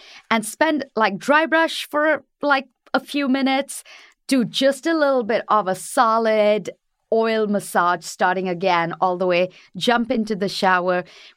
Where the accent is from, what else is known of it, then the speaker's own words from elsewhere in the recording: northern India, India; In India, in the northern part of India. A little bit, I lived a little bit away from my parents because where my parents grow, everything is very, very rural. So not very many people speak English.